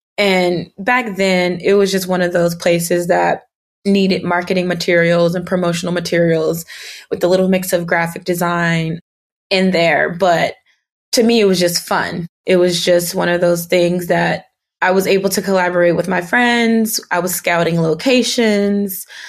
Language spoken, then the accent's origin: English; Cleveland, Ohio, United States; My father, he's a musician, he's a drummer, and he still is gigging in my hometown. I'm originally from Cleveland, Ohio, so he still has jobs and opportunities